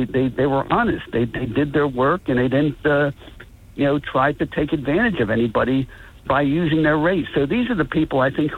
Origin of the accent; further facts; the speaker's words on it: Atlantic City, New Jersey, United States; And it is personal because growing up in Atlantic City, you know, some of, my biggest role models who really affected my life were Black men and women